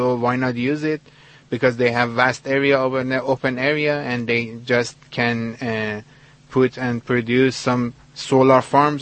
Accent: Iran; moved away as an adult; now in Australia; I'm from Iran, and my background is I have mechanical engineering from Iran, and I've been studying architecture in Australia for the last 5 years.

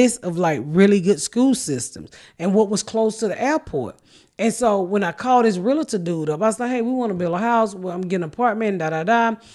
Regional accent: Atlanta, Georgia, United States; So I'm from the South. I'm from Atlanta. Never seen corn like that in my life.

